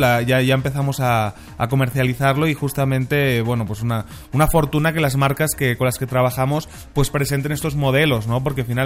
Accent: Barcelona, Catalonia, Spain; Yo soy de Barcelona. Exacto. Y los catalanes tenemos la misma fama que los regios.

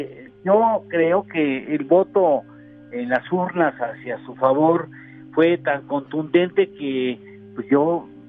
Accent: Mexico; Me da mucha tristeza como mexicano

